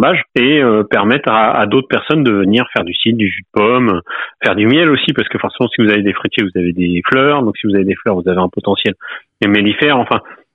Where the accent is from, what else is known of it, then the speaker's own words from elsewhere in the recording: Normandy, France; nous, on est pas de Charente, ma femme est parisienne, moi je suis normand